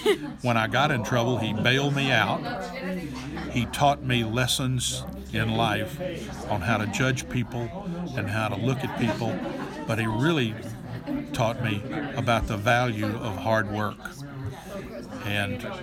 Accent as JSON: {"language": "English", "town": "Houston", "region": "Texas", "country": "United States", "tie": "born or raised there", "said": "But I was born and raised in Texas and in Houston, and I've always been able to say it's the best place I've ever been."}